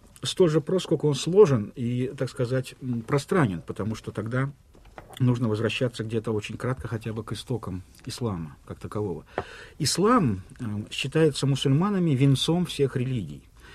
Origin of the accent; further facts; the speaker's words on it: Kazan, Tatarstan, Russia; born there; moved away as an adult; also born or lived in Moscow; Я родился в Казани, жил я в Союзе, потом поступил в Московский университет, в аспирантуру его, переехал в Москву. И довольно продолжительное время жил в Москве